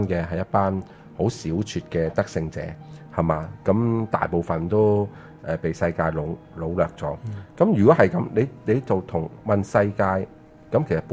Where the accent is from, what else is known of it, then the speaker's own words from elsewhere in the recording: Hong Kong; 我系一个香港人嚟嘅